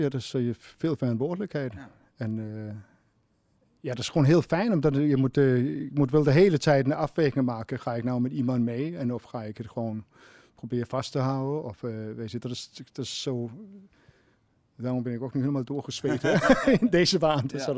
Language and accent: Dutch; Copenhagen, Capital Region of Denmark, Denmark; ik kom uit Kopenhagen.